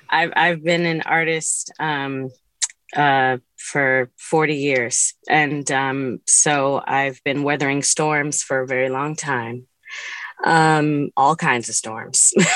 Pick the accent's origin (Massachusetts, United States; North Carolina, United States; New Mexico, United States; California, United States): California, United States; San Francisco; before moving back home, which is where I grew up. I grew up here in San Francisco.